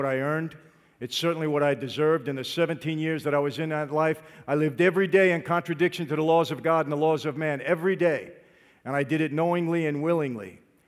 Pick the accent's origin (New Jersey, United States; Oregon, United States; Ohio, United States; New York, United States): New York, United States; Brooklyn; also born or lived in Long Island; I grew up in Brooklyn, but then moved to Long Island. He was all around my old neighborhood. I didn't even realize he was Italian, but man, he's Italian, like me.